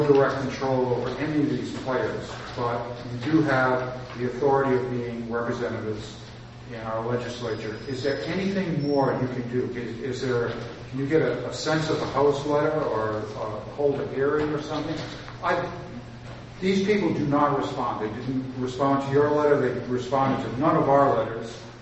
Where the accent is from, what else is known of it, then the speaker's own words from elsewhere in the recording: Belfast, Northern Ireland, United Kingdom; I'm here from Belfast.